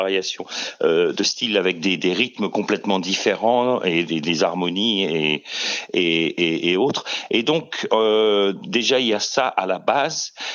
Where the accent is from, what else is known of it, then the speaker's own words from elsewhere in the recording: Alençon, Normandy, France; born there; also born or lived in Caen / Paris; je suis né à Alençon, et puis j'ai fait des études à Caen, après à Paris, et puis je suis parti en coopération en Afrique. J'avais 25 ans